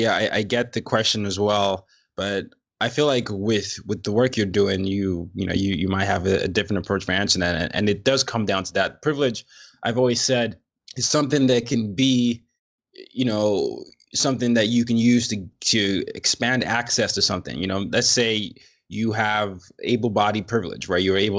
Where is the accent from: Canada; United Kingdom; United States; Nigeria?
Nigeria; being Black or being an African. I'm Nigerian, or being Nigerian